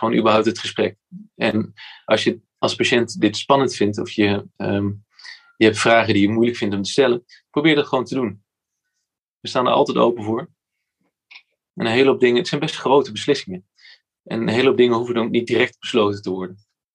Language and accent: Dutch; Maastricht, Limburg, Netherlands; Ik ben opgegroeid in de Maastrichtse, heb daar mijn hele opleiding gedaan tot orthopeed.